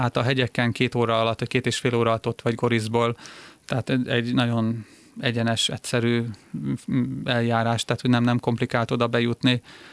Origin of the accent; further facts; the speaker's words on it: Hungary; amikor említettem stoppolásaim során, hogy én magyar vagyok